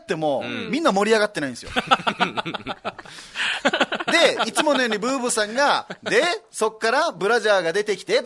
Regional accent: Okinawa, Japan; この辺ちょっと僕沖縄から来たんですけど

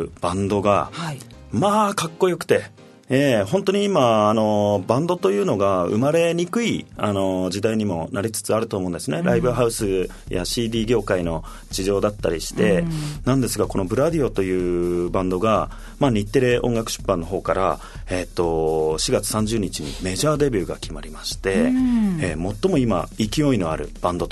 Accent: Tokyo, Japan; もう僕ら東京人にとってはね

